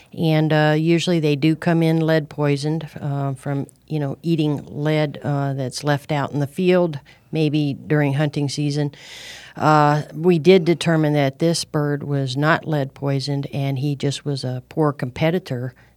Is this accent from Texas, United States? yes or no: no; Tucson, Arizona, United States; Well, as a kid growing up in Tucson, I used to rescue all the little animals and bring them home.